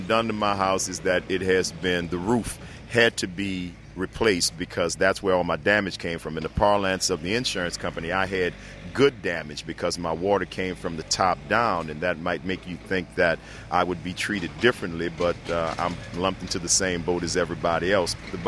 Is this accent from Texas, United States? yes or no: no; New Orleans, Louisiana, United States; thank God I'm still in my hometown of New Orleans.